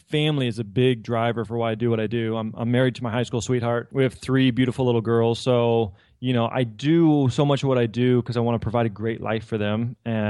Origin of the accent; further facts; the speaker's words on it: Missouri, United States; Well, I'm born and raised in Missouri, lived here my whole life